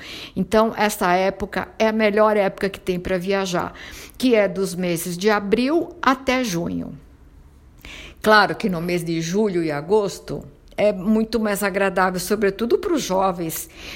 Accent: Southern Italy, Italy; sou italiana, nasci no sul da Itália.

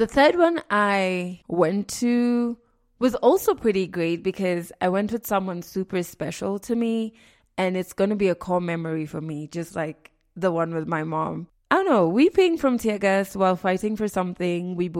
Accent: Kenya; Just that I'm Kenyan, I can empathize with you as doctors

